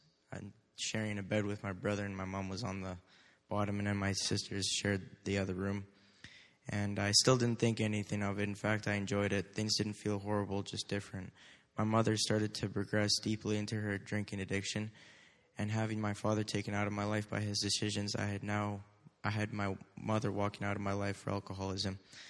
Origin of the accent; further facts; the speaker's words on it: Calgary, Alberta, Canada; born there; I was born in Calgary, Alberta in 2003. I lived in a nice house. We lived in a nice neighborhood where it was safe